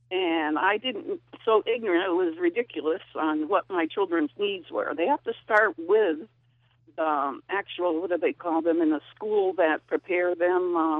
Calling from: Granby, Massachusetts, United States; Granby, Massachusetts.

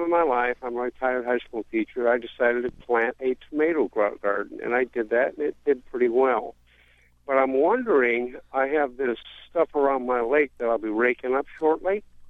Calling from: Boiling Spring Lakes, North Carolina, United States; I'm from Boiling Spring Lakes.

